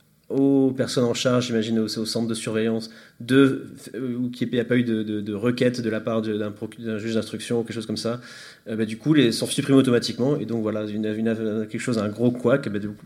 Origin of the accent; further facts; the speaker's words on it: Nouvelle-Aquitaine, France; Moi je viens d'un petit village de Gironde dans le sud-ouest de la France